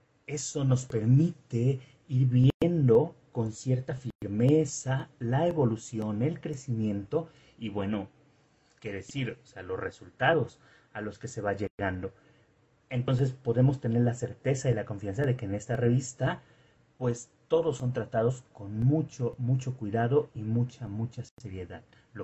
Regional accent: Mexico; soy de México.

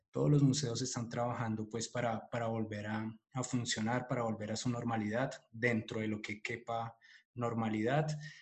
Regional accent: Colombia; vamos a disfrutar de nuestra cultura como colombianos todos juntos, ¿no?

